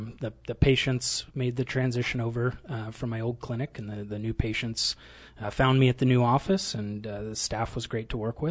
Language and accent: English; United States; I grew up in the Tri-Cities, so this is kind of coming back and being much, much closer to home after residency, which was in Fort Worth, Texas.